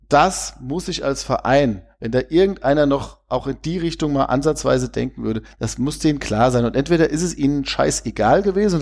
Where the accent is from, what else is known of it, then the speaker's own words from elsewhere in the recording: Wehen, Hesse, Germany; ich komme ja aus Wehen und bin auch früher auf dem Hallberg gegangen, aber das haben meine Eltern entschieden damals mit dem Haus in Wehen, nicht ich.